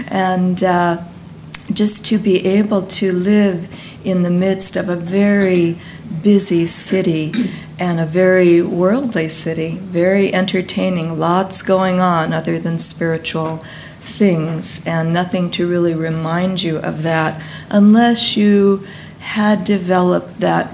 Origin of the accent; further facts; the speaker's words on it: Los Angeles, California, United States; born there; I realized that I was born in Los Angeles in 1946.